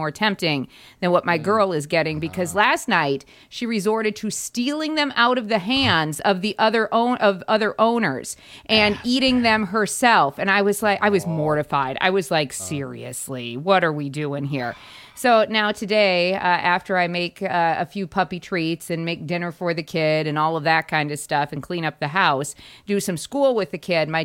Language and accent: English; Midwest, United States; just being a Midwesterner, hardy ones at that, because, well, we live in Wisconsin